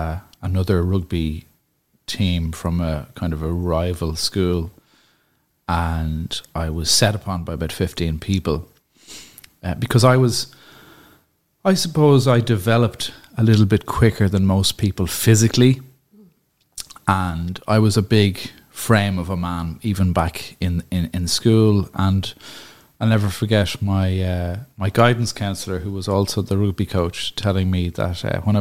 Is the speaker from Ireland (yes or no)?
yes; Dublin, Leinster, Ireland; I grew up in Dublin, but okay. I would have spent most of my summers in Achill. Terranure is where I was born. Went to school, national school in Terranure. Then I went to secondary school in Rathmines, St. Mary's College, Rathmines.